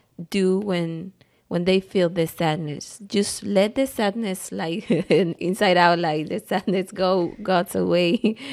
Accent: El Salvador; I'm from Salvador. So when in Salvador, when I was young, I used to have a party

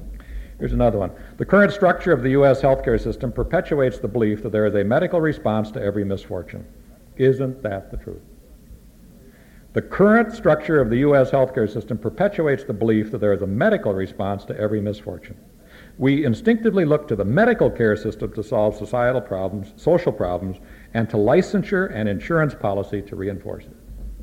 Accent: Minnesota, United States; I come from Minnesota, and I'm always

